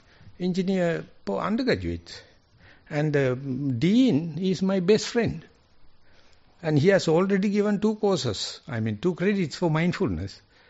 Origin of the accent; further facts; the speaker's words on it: Sri Lanka; English is a second language; And I feel I am very sorry. I am coming from Sri Lanka.